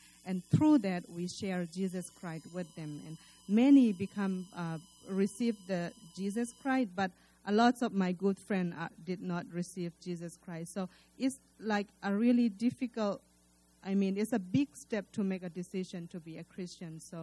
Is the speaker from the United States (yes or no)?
no; Myanmar; English is a second language; I'm from Burma. And in Burma, we have so many, many different tribes. There is 8 major tribes in Burma. And in that each tribe, we have a lot of sub-tribes. Like I am one of the tribe called Chin.